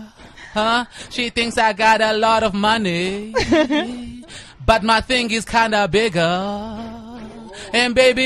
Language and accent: English; Port Elizabeth, Eastern Cape, South Africa; Oh, I'm from PE.